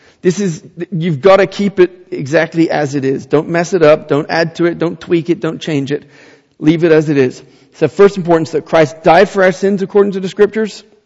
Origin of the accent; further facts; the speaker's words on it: England, United Kingdom; When I grew up in England, my parents and I and my family went to a small church of probably about 40 people. It was a church called Bethel.